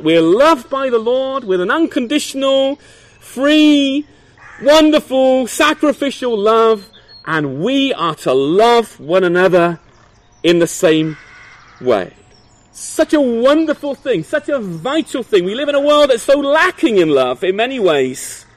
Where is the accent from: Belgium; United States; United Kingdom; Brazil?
United Kingdom; England; Now, we're reserved English people, at least most of us are.